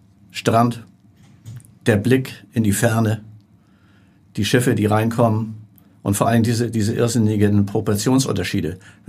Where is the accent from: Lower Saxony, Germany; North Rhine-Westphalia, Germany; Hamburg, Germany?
Hamburg, Germany; Naja, also Hamburg ist sozusagen meine Heimat